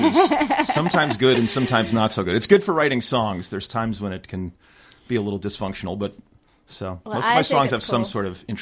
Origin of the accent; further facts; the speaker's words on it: Canton, Massachusetts, United States; I grew up down in Mass, just south of Boston, a little town called Canton.